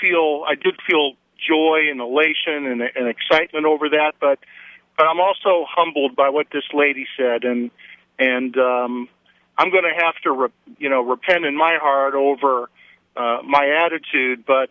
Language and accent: English; United States; I'm a Christian first, but I'm also an American.